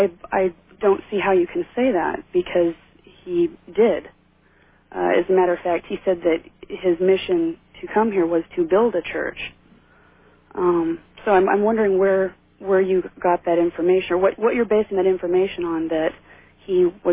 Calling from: Minneapolis, Minnesota, United States; I'm calling from the Minneapolis-St. Paul area.

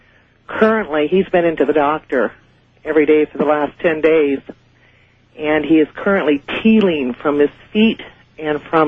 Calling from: California, United States; I'm calling from Southern California.

